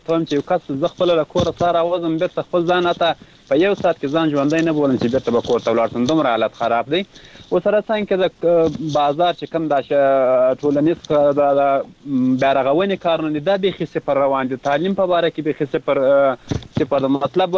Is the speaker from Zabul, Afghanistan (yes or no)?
yes; Zabul, Afghanistan; زه خپله د زابل ولایت یم.